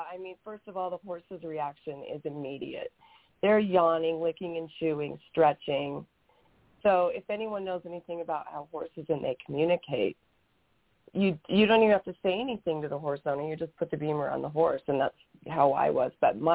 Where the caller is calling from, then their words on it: Camp Verde, Arizona, United States; I'm coming from Camp Verde, Arizona, which is just south of Sedona.